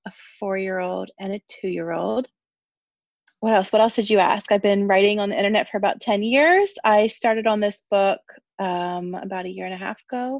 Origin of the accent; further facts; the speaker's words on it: United States; accent: American; And I hope my ugly American accent does not ruin your perception of me.